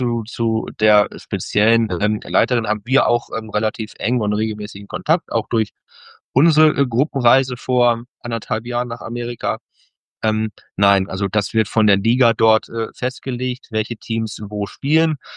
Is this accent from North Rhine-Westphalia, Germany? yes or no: yes; Essen, North Rhine-Westphalia, Germany; now in Mülheim, Germany; Ich wohne in Mülheim, ich komme aber aus Essen.